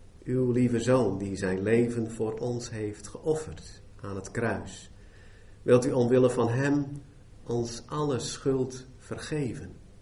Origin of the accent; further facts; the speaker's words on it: Den Ham, Overijssel, Netherlands; Wij komen uit Den Ham, mijn vrouw en ik. Ik mag predikant daar zijn van de gereformeerde kerk.